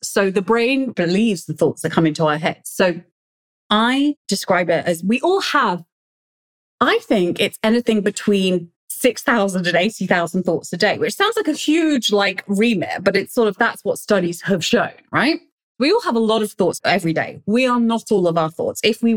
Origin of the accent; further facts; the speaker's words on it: London, United Kingdom; So my story is I grew up in London, had a loving home